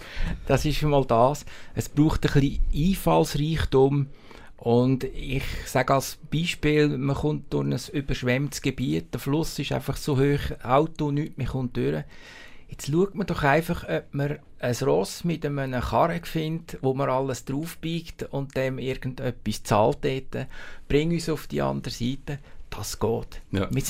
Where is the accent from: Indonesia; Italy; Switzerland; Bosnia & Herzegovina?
Switzerland; es ist nicht wie bei uns in der Schweiz. Es ist einfach anders.